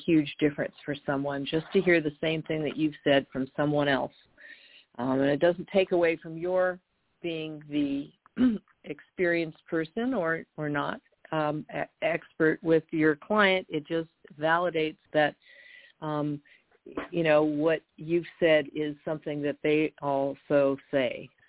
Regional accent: California, United States; from Northern California

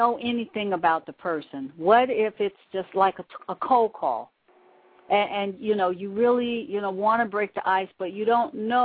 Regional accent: Gary, Indiana, United States; Gary, Indiana.

